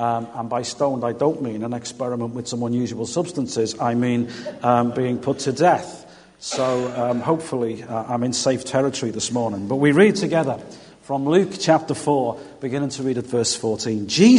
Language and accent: English; England, United Kingdom; now in Wales; sometimes as an Englishman, I find myself having to defend North Wales against South Wales as much as anybody.